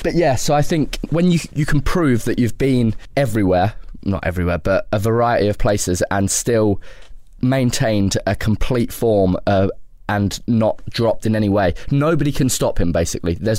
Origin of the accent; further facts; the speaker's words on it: Scotland, United Kingdom; We're Scottish for starters.